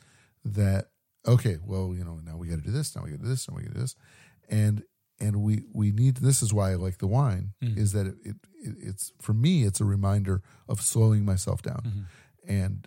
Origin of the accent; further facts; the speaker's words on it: United States; one thing that Americans, and I'm very American, and I'm definitely guilty of this, is that we rush through stuff like meals.